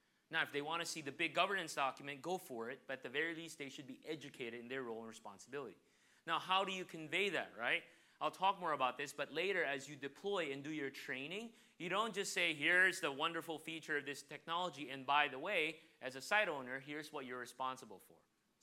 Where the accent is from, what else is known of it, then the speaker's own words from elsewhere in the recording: United States; I'm ashamed to say I haven't read the U.S. Constitution, being an American.